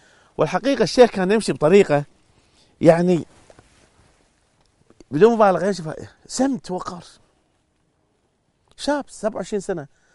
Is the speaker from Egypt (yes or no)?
no; Kuwait; accent: Kuwaiti; نتكلم لهجة الكويتية البحتة